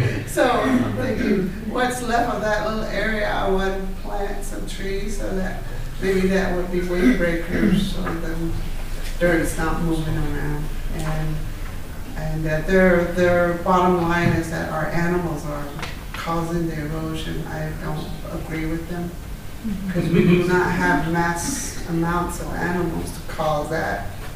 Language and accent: English; Church Rock, New Mexico, United States; And I am from Church Rock. North of there it's called White Point, Tatadai. So that's where I'm at.